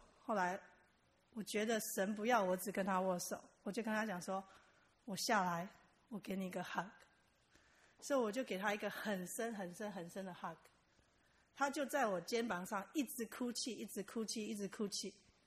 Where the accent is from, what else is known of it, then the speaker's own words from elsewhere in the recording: China; being 是说我是中国人，我这是我没有办法改变的东西